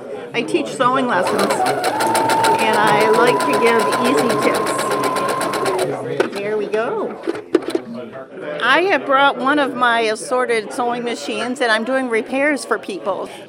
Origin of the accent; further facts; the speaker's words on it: Clarkston, Michigan, United States; I'm from Clarkston, Michigan.